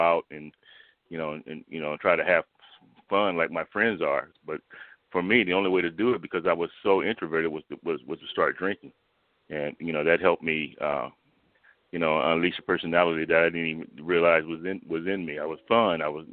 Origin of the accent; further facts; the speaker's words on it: Richmond, California, United States; also born or lived in Oakland; Well, I was born in Oakland, California. I was raised primarily in Richmond